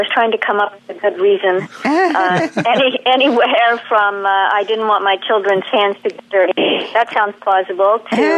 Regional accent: Kansas City, Missouri, United States; And then I got married in Chicago, and we moved to my hometown of Kansas City.

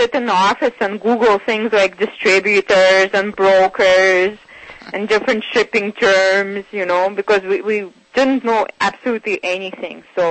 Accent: Siberia, Russia; berries that we grew up with in Siberia.

